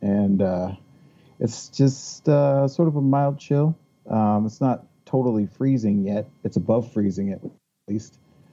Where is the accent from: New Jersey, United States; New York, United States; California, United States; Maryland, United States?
Maryland, United States; Baltimore; now in Frederick, United States; Well, I'm currently in Frederick, Maryland, which is sort of my adopted city. I grew up in Baltimore and went to high school with Michael Phelps.